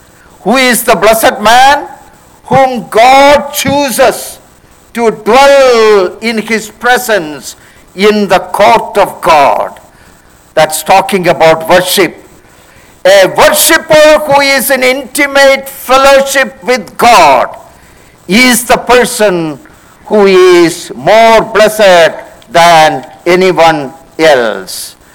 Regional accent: Kochi, Kerala, India; English is a second language; when I was growing up in Cochin Ernakulam Assembly, it was a naval assembly mainly.

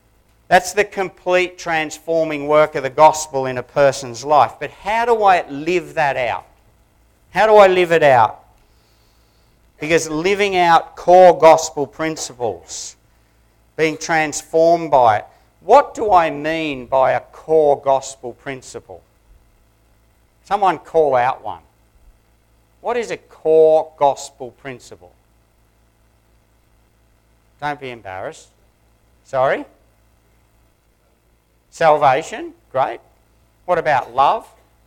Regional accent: Sydney, New South Wales, Australia; I was brought up in Sydney

